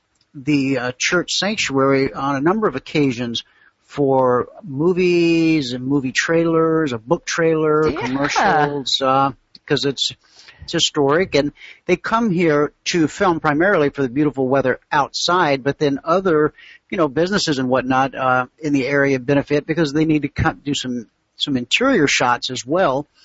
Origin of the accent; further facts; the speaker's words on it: the South, United States; Now, for me growing up in the South where everybody has a lawn, that smell of fresh cut grass